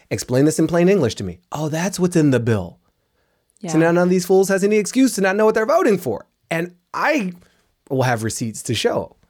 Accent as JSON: {"language": "English", "town": "Washington", "region": "District of Columbia", "country": "United States", "tie": "born or raised there", "said": "Yeah, you know, I grew up in Washington, D.C. I was born in 1977"}